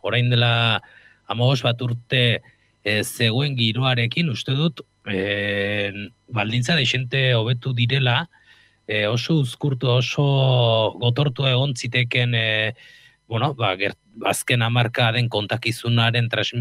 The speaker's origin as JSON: {"language": "Basque", "region": "Basque Country", "country": "Spain", "tie": "born or raised there", "said": "ni Gipuzkoarra naiz, Gipuzkoan nire gaztaro guztian"}